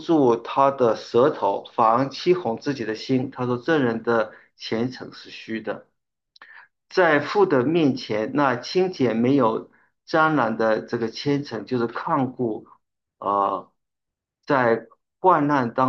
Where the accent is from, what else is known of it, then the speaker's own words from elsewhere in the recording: China; 他这个是我们这个中国人我们喜欢讲大话，对不对？